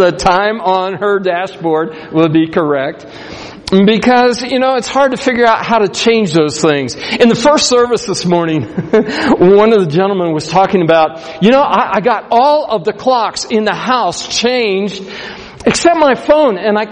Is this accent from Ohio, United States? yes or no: no; Missouri, United States; I'm from Missouri. And in Missouri, and there's a place called Ferguson.